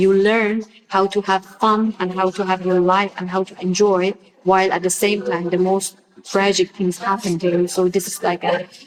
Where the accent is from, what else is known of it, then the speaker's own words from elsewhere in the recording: Afghanistan; I grew up in Central Afghanistan, I go to school there, and then I went to Kabul.